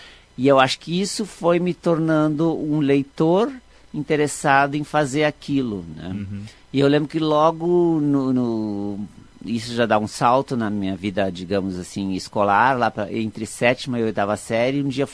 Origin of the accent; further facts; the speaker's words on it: Erechim, Rio Grande do Sul, Brazil; also born or lived in Tapejara; A gente saiu de Erechim, a família saiu de Erechim quando eu estava na segunda série.